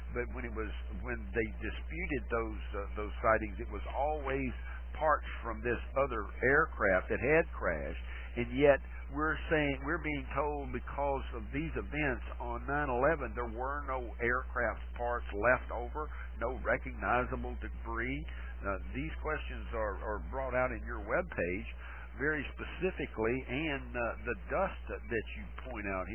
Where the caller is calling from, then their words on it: Arkansas, United States; I'm being blocked from Arkansas, and that's not uncommon for this DSL service here.